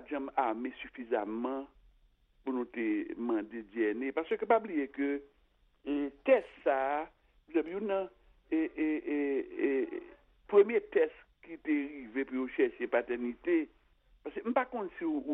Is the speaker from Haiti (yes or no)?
yes; Haiti; c'est pas nous même seulement en tant qu'haïtien qui bah ça est arrivé.